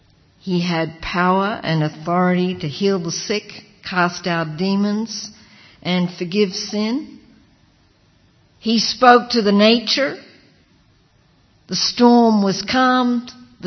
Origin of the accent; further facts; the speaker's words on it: Australia; She's Jewish, I'm Christian. She's English, I'm from Australia.